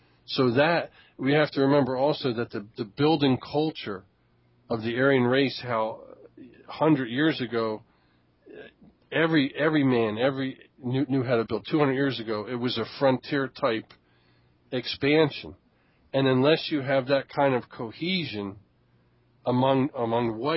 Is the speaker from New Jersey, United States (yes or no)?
yes; New Jersey, United States; Look, I'm from New Jersey. I've never been out of New Jersey my whole life. If you want to know anything about New Jersey, you ask me.